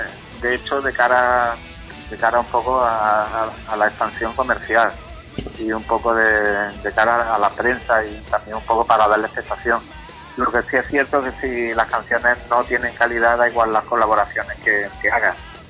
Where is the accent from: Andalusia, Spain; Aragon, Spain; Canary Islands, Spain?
Andalusia, Spain; nosotros hacemos Randaluz porque somos de Andalucía.